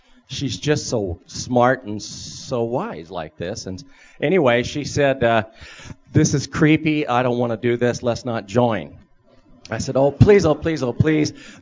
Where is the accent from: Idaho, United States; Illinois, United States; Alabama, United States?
Idaho, United States; Moscow; I'm from Moscow, Idaho.